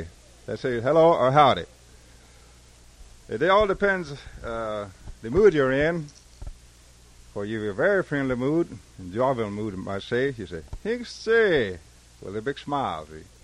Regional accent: Eufaula, Oklahoma, United States; I was born in Oklahoma, a place called Eufaula. It was a name taken from Georgia to what is now Oklahoma. Eufaula, Oklahoma is my real hometown. That's the heart of the Creek Nation.

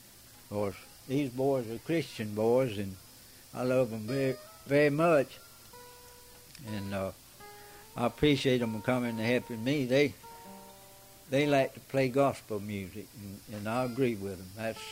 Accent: Old Town, Florida, United States; I'm from Old Town. We don't live, either one of us, very far apart, so we all from DC County.

